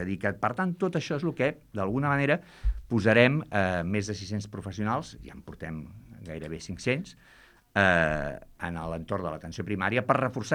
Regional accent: Barcelona, Catalonia, Spain; Soc de Barcelona, per tant poso exemples de Barcelona

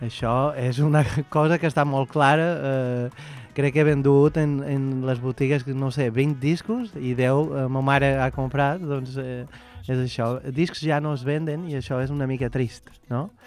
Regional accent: Balearic Islands, Spain; accent: mix of Portuguese, Mallorcan and Catalan; he estudiat aquí, he fet l'escola de jazz aquí, però l'accent mallorquí no m'ha sortit mai, doncs és una mica de portuguès, un mallorquí, català, és raro, però bueno, és el meu accent.

